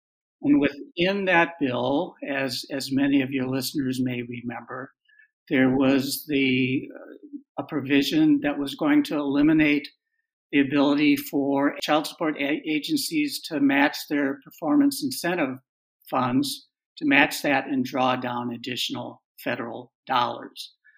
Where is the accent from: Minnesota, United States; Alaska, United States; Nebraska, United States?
Minnesota, United States; I was a beekeeper in high school in my home state of Minnesota